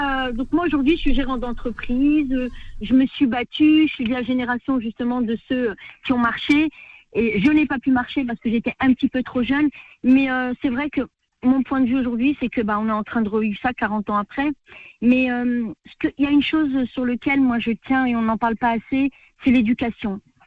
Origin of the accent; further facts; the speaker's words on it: France; puisqu'on est français, on est issu de l'immigration, mais on est français